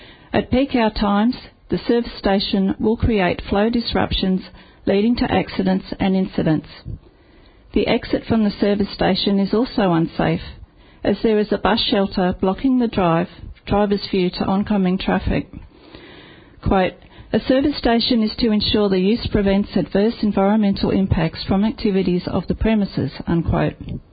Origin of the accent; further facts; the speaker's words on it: Redland Bay, Queensland, Australia; I'm from Redland Bay.